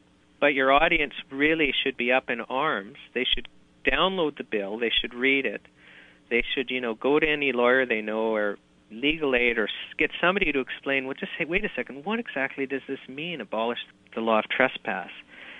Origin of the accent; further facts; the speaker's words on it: Canada; as a Canadian, I've always just taken my rights for granted.